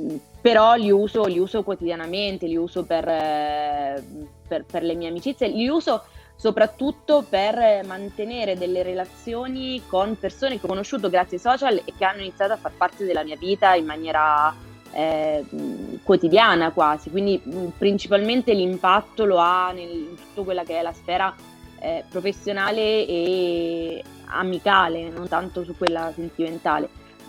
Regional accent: Marche, Italy; now in Perugia, Italy; Io non sono perugina però, io sono marchigiana, quindi perugina solo acquisita.

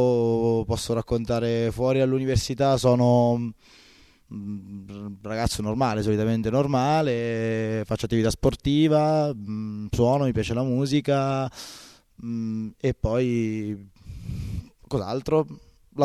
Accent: San Benedetto del Tronto, Marche, Italy; born there; sono nato a San Benedetto del Tronto.

